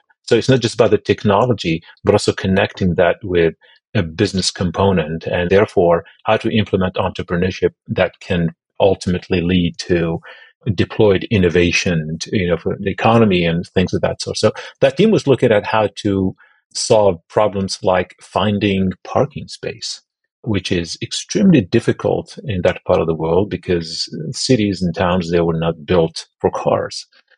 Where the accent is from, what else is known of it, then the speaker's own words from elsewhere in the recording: Algeria; English is a second language; And I explained, I'm from North Africa, because only if I say Algeria, many people don't have any clue where that is.